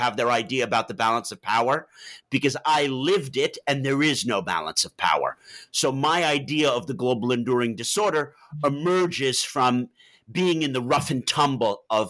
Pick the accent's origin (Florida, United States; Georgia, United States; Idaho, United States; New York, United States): New York, United States; Manhattan; I'm from Manhattan, and I was studying biology and chemistry at a small liberal arts college in Massachusetts